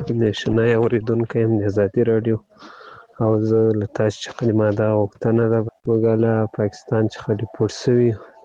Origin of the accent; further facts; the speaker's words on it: Ghazni, Afghanistan; زه د غزنی دی ولایت دی اکتی ولسوالی څخه تاسو ته پیغام پریږدم.